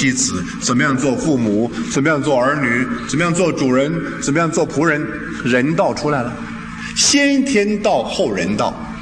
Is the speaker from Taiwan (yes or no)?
no; China; 这是中国人的梦想，我们中国人古人一向有个梦想